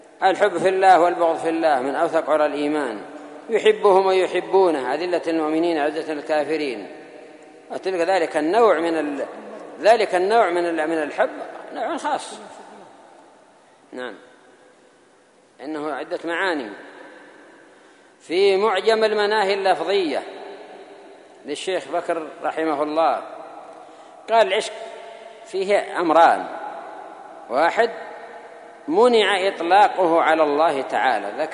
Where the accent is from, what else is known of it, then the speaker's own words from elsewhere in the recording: Yemen; يعني هذا معروف عندنا في اليمن وفي غيرها